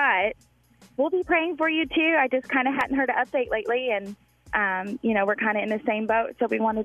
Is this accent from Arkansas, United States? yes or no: yes; Arkansas, United States; And first time caller, I'm also from Arkansas